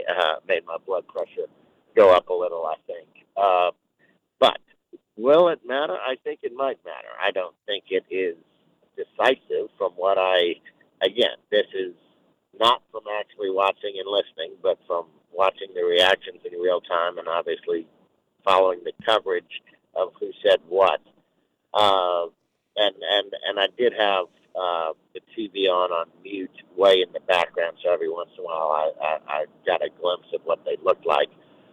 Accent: Louisiana, United States; I'm a little bit east of you, and I should be okay, but I'm worried about all my friends in my home state of Louisiana, so be careful.

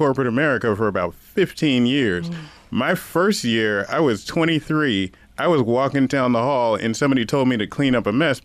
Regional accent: Baltimore, Maryland, United States; now in Rochester, United States; Everybody does it, especially I'm from Baltimore. In Rochester, there are a little bit fewer black people here.

